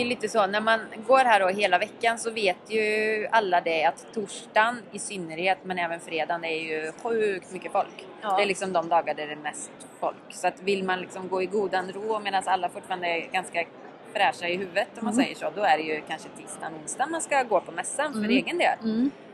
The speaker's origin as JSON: {"language": "Swedish", "town": "Tibro", "region": "Västra Götaland County", "country": "Sweden", "said": "Inredia då håller ju hus i Tibro, där jag kommer ifrån."}